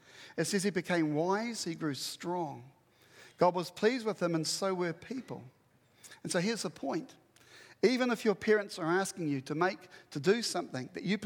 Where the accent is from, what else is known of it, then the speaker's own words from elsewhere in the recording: New Zealand; But I'm a Kiwi bloke.